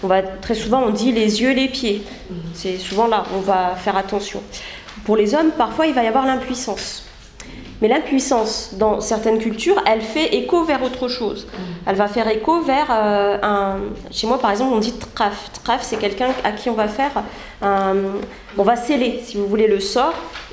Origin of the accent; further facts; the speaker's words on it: Morocco; Moi, je suis originaire du Maroc.